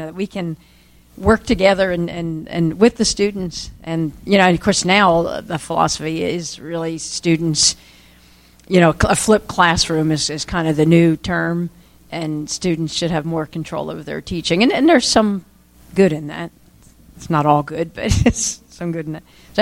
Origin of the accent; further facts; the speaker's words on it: West Virginia, United States; from West Virginia.